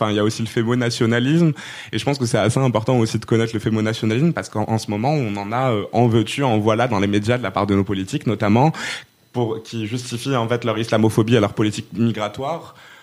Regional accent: Rabat, Rabat-Salé-Kénitra, Morocco; now in France; avant j'étais à Poitiers et à la base je suis marocaine, je viens de Rabat, donc ma première étape ça a été en France, ça a été Poitiers

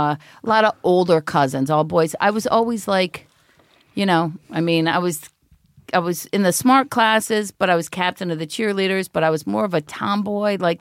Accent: East Cleveland, Ohio, United States; now in Los Angeles, United States; I grew up East Cleveland.

